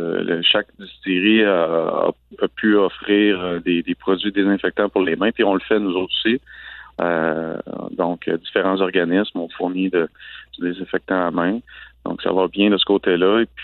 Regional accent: Trois-Rivières, Quebec, Canada; on est d'ici, on est de Trois-Rivières.

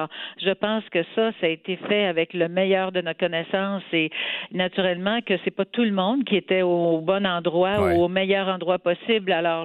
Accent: Montreal, Quebec, Canada; Comme vous le savez, je suis montréalaise, mais j'ai fait mes 15 dernières années en Estrie.

